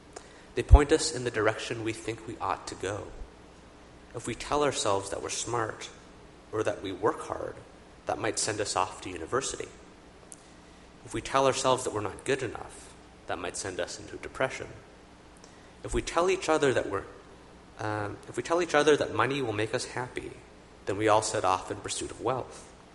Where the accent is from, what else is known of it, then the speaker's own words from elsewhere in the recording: Edmonton, Alberta, Canada; I'm from Edmonton, and when Edmonton plays Calgary, the stadium is always full